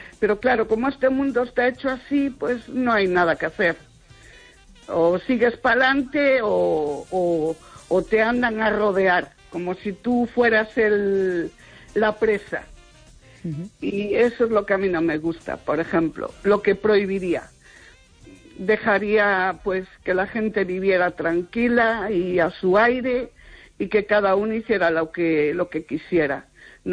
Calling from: Vigo, Galicia, Spain

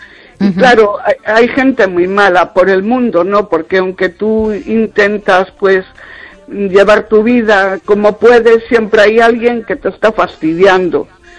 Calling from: Vigo, Galicia, Spain

